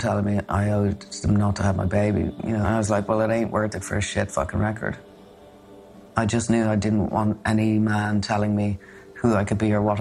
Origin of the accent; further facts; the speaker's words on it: Ireland; Bear in mind, I'm Irish and I've come from the theocracy.